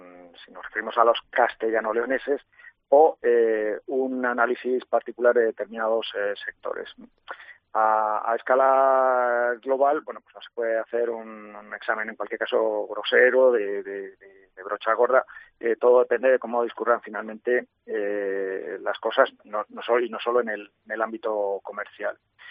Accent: Castile and León, Spain; En sentido contrario, pues, como castellano-leoneses también

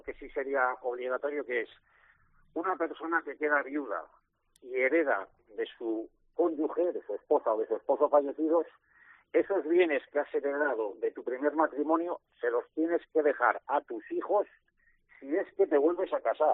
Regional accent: Santander, Cantabria, Spain; born there; el navarro, como yo, que no soy navarro porque nací en Santander, pero sí soy navarro.

